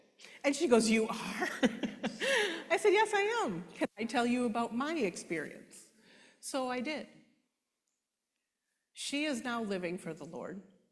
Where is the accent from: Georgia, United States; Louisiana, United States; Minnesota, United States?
Minnesota, United States; Minneapolis; I'm from Minneapolis area.